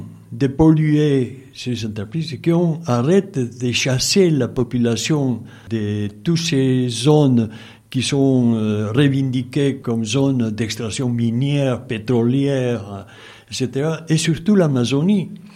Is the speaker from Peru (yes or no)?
yes; Puno, Peru; French is a second language; dans le sud du Pérou, dans la région dans laquelle je suis originaire, la région de Puno. C'est le plateau à 3800 mètres, frontière avec la Bolivie.